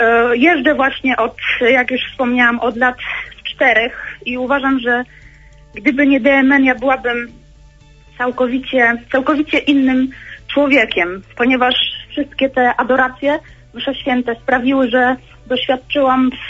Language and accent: Polish; Ostrzeszów, Greater Poland Voivodeship, Poland; pochodzę z Ostrzeszowa.